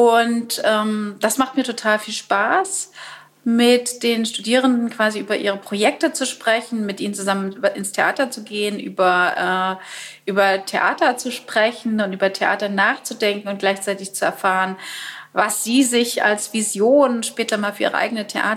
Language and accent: German; East Germany, Germany; bin ich in der DDR aufgewachsen, da war das sowieso nochmal ein anderes Ding